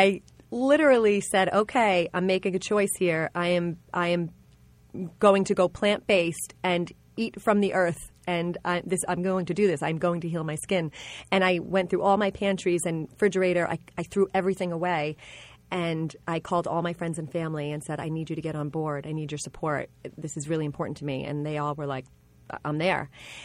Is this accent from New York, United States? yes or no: yes; New York, United States; I'm a New Yorker. I love my pizza.